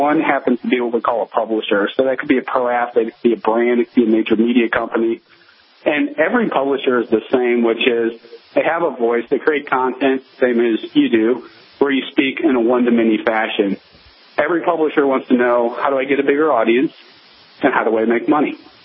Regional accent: St. Louis, Missouri, United States; I grew up in St. Louis, and that man did backflips like no other.

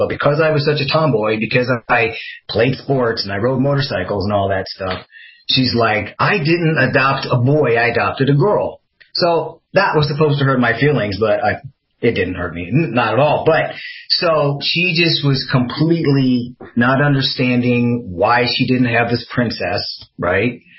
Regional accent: Midwest, United States; I mean, I grew up in the Midwest, you know.

